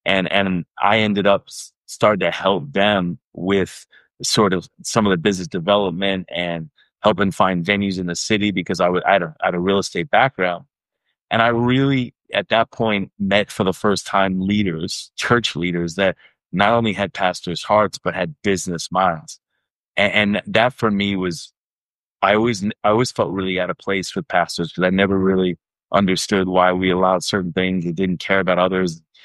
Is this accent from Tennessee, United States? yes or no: no; Long Island, New York, United States; also born or lived in Manhattan; I grew up in Long Island, New York. So I laughed because I feel like God's brought me from Long Island to another island, which was Manhattan Island